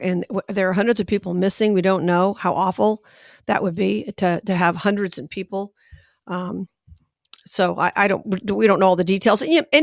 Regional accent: Las Vegas, Nevada, United States; as you may know, I'm from Vegas, where we've had a couple of big fires.

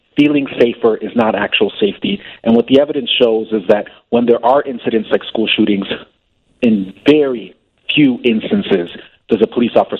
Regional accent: Chicago, Illinois, United States; And so as a Chicagoan, as a proud CPS product myself

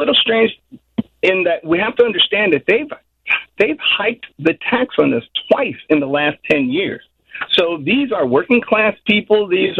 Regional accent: Chicago, Illinois, United States; also born or lived in Evanston, United States; You know, I grew up in Rogers Park and just outside of Chicago and Evanston.

